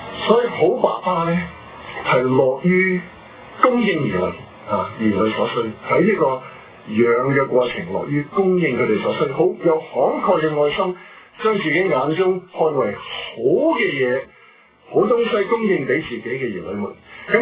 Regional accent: China

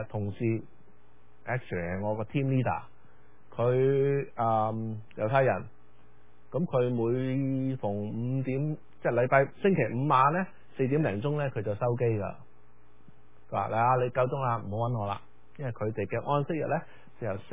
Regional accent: China; 咁啊我哋中国人最同佢最唔啱嘅佢哋唔食豬肉嘅。

